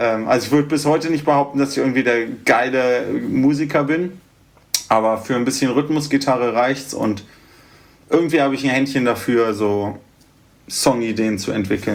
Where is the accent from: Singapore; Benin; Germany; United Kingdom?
Germany; Göttingen, Lower Saxony; now in Berlin, Germany; Wir kommen ja ursprünglich aus Göttingen, schönes Hochdeutsch.